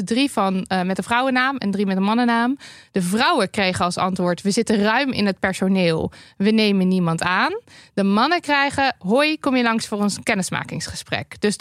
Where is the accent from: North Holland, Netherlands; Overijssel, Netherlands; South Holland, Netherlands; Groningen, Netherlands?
Overijssel, Netherlands; In de regio waar ik ben opgegroeid, Twente, was de sfeer in mijn directe omgeving heel gemoedelijk, maar toxic masculinity is daar erg prominent en veel ruimte voor iets anders leek er niet te zijn.